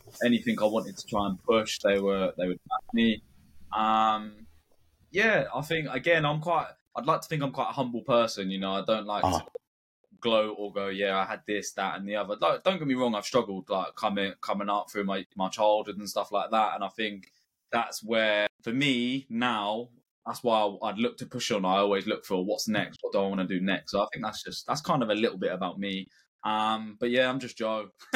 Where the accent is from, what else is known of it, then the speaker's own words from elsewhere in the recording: East of England, United Kingdom; So I'm from Hertfordshire, more accurately, as Wellington City. So a lot of people, when I speak, people think I'm posh. And I look at them, I'm going, what? No chance. So I'm just outside of London.